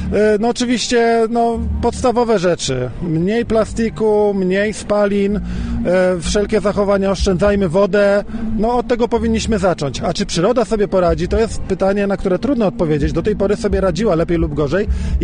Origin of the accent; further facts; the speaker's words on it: Sieradz, Łódź Voivodeship, Poland; No, z racji tego, że jestem z Sieradza, to rzeczywiście ten najbliższy mi park Międzyrzecza Warty i Widawki.